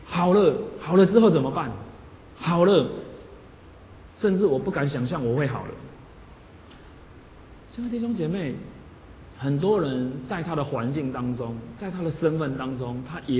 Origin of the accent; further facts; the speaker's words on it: Taiwan; 我们台湾人的观念就是吃什么补什么